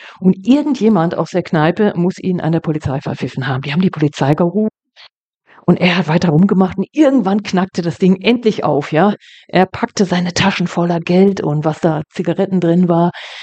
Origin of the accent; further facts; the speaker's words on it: Bochum, North Rhine-Westphalia, Germany; born there; ich komme aus Nordrhein-Westfalen und ich bin in Bochum geboren worden.